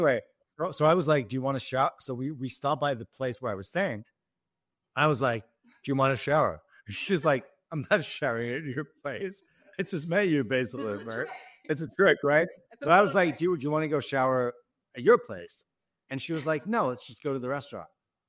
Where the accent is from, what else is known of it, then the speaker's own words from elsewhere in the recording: Israel; now in United States; I won the green card lottery and then I naturalized because I grew up in Israel and I'm a citizen.